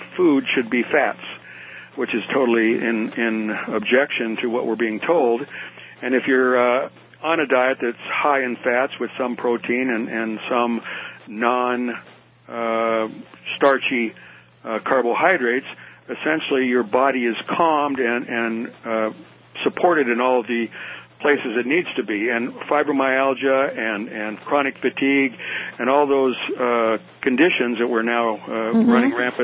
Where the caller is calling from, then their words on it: Washington, United States; State of Washington.